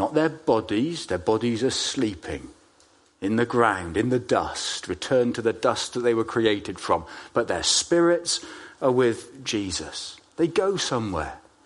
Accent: Bradford-on-Avon, South West England, United Kingdom; When I was growing up in Bradford-on-Avon, there were lots and lots of us as teenagers.

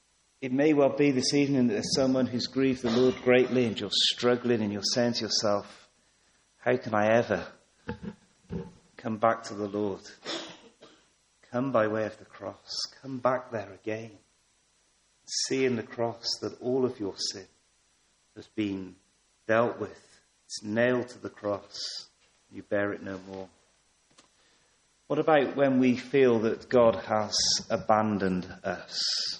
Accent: Poole, South West England, United Kingdom; I come from Poole. It's no secret that Sandbanks, just outside Poole, is the richest place, or one of the richest places to live.

